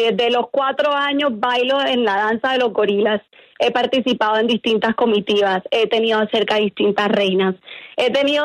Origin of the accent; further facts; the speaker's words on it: Barranquilla, Atlántico, Colombia; Súper bien, como toda barranquillera, sabrosura pura.